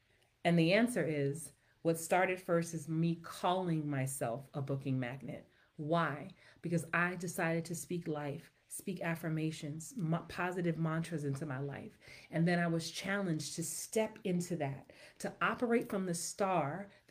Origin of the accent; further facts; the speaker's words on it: Jamaica; I'm Jamaican, okay?